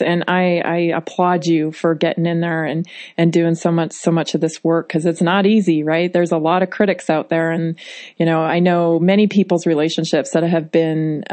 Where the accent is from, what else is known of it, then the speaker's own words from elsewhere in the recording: Canada; Well, actually, I'm Canadian, but we're still built tough.